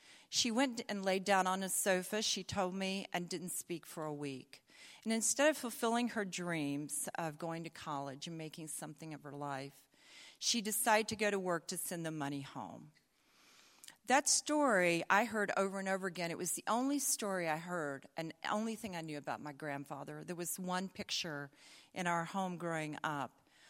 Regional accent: the South, United States; accent: Southern; And if we're fortunate, I'll not lapse into my southern accent, but I might.

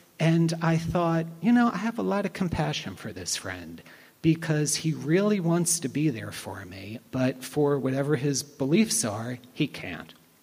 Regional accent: Randallstown, Maryland, United States; So I grew up in Randallstown, and we lived on Nemo Road, and we were about a half a block away from Winans Road Synagogue Center, which is Orthodox. So we grew up going to an Orthodox synagogue, even though we weren't Orthodox.

